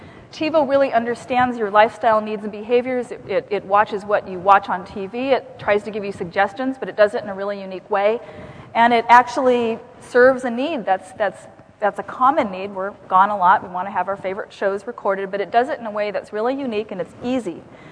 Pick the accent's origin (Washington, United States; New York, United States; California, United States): Washington, United States; Seattle; I'm from Seattle, coffee culture, very, you know, this feels like home to me.